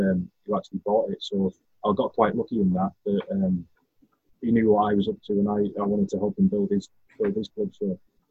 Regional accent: North West England, United Kingdom; because I'm from Cumbria, that's a 6.5 hour

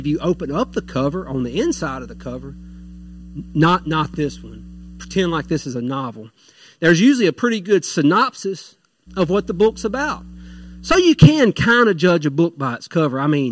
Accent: Harrisonburg, Virginia, United States; I said, we're from Harrisonburg. I said, if you jump in the river and just float for about 6 hours, you'll get there.

